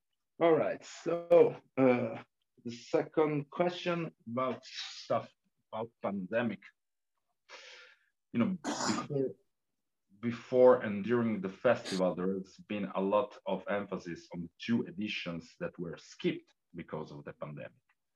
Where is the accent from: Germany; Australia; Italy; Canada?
Italy; Turin, Piedmont; English is a second language; I come from Torino, and Torino is also a working class reality, not this big town, but not that little. And it's surrounded by forests and woods and stuff.